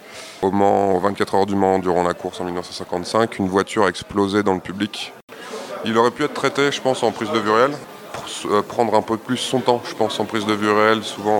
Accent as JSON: {"language": "French", "country": "Belgium", "said": "Je viens de Belgique, donc je suis réalisateur surtout d'animation."}